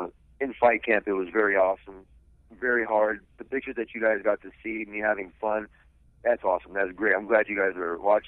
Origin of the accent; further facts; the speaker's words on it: Michigan, United States; I'm from Michigan. You guys know it. I'm a hard worker.